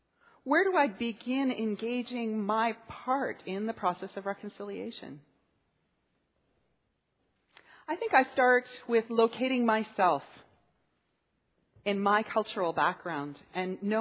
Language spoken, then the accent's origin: English; Saskatoon, Saskatchewan, Canada; I grew up in Saskatoon in the 1960s and 70s.